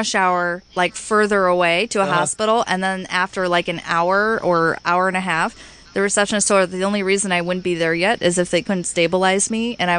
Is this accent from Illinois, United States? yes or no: yes; Lyle, Illinois, United States; I was raised in Lyle, Illinois.